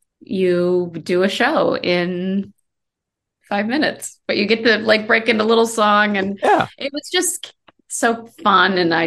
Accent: Iowa, United States; also born or lived in Colorado; because I grew up in Iowa and Colorado.

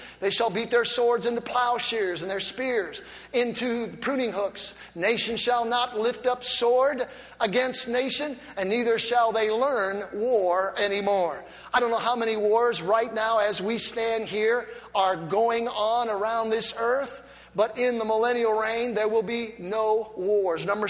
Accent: Lorain, Ohio, United States; I'm from Lorain, Ohio.

